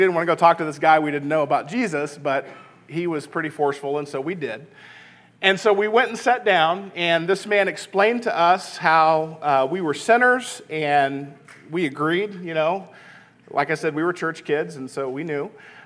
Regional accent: Little Rock, Arkansas, United States; So when I was 11 years old, I grew up in Little Rock, Arkansas.

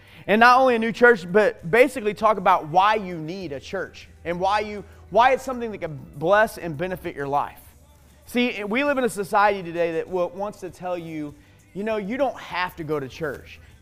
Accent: Alton, Illinois, United States; And I know when I grew up over in Alton, and then when we went and planted the church in Wentzville

